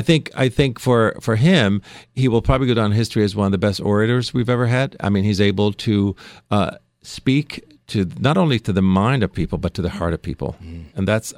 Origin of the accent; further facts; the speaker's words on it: United States; I'm an American. How is that even possible in America to even talk about that today, having gone through that history?